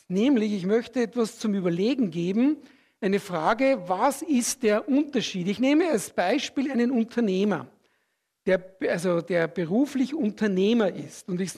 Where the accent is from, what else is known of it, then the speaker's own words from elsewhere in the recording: Switzerland; Das drücke ich mit dieser Aussage aus, ich bin Schweizer.